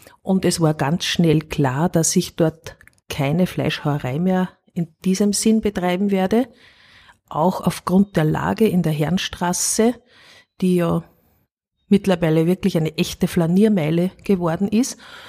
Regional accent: Upper Austria, Austria; ich bin auf einem sehr kleinen Bauernhof aufgewachsen im Mühlviertel

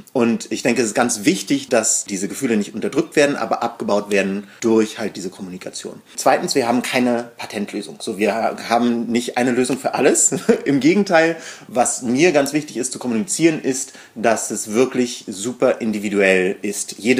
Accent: Berlin, Germany; wir waren Ostdeutsche, meine Mama, und Tansania war sozialistisch. Wir sind beide hier in Berlin aufgewachsen, ich im Osten, Yannick im Westen

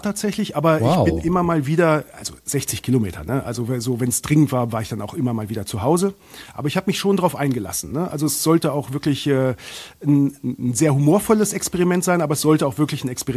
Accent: Northern Germany, Germany; für mich als Norddeutscher

